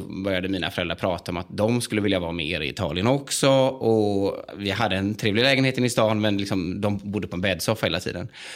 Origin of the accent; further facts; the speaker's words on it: Västra Götaland County, Sweden; moved away as an adult; now in Italy; Men jag är född och uppvuxen i Västergötland.